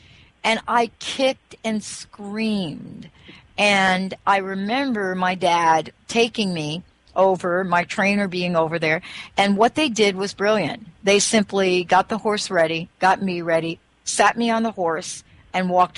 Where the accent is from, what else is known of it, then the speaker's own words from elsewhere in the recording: New York, United States; And when I was 5 years old, I grew up in the Bronx.